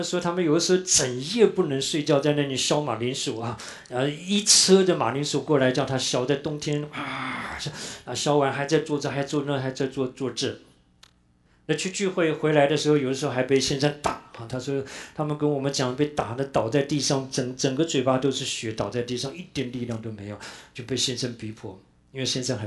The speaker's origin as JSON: {"language": "Chinese", "country": "Taiwan", "tie": "born or raised there", "said": "我自己在台湾长大，从来没那样子被冻过的哈"}